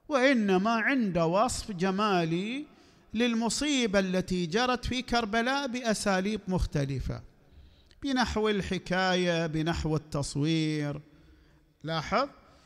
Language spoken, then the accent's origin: Arabic; Al-Ahsa, Eastern Province, Saudi Arabia; سألني: أنت منين؟ قلت له: أنا من بلد الفلان. من الأحساء.